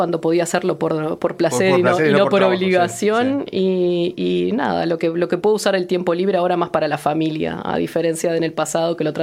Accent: Malvín, Montevideo, Uruguay; Malvin, soy de Malvin, soy malvinense. Ahora lo abandoné lamentablemente, pero todavía lo extraño.

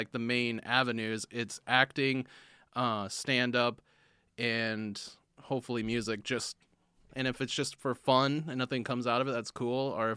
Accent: Washington, United States; also born or lived in Bay Area, California / Portland / Los Angeles; So I was born in the Bay Area, and then at like 10, I moved to Washington State, and then at like 24 or 25, I moved back to the Bay Area

